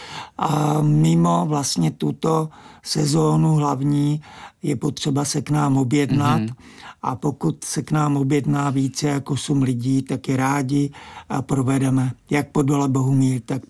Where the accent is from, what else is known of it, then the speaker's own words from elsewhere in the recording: South Moravian Region, Czechia; born there; Já jsem se narodil na Jižní Moravě.